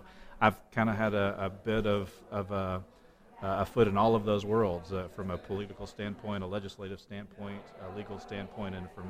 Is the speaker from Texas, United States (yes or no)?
yes; Texas, United States; born there; I was born in Texas.